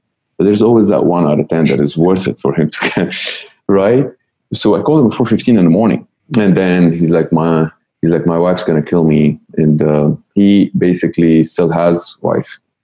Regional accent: Lebanon; I grew up in Lebanon in a city that was under threat of massacre

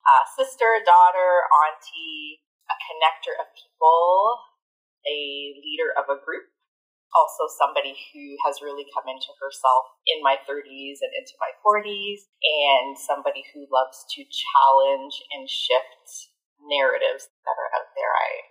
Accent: Ontario, Canada; as like a Black person growing up in Durham Region in the 80s and 90s, being the only Black person often in my class, one of few in my school

